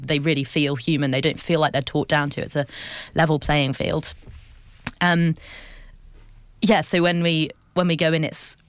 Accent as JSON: {"language": "English", "town": "Harpenden", "region": "East of England", "country": "United Kingdom", "said": "Harpenden, St Albans."}